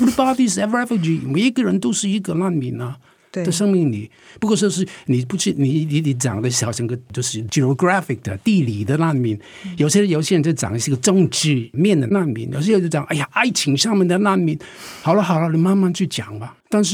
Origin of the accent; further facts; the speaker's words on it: Hong Kong; 好像我在香港出生，在一个香港这个贫民区长大，我父母非常穷啊，在逃难来香港嘛